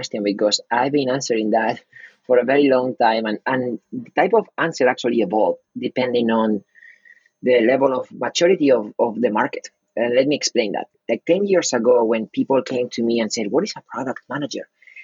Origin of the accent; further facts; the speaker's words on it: Spain; I'm originally from Spain.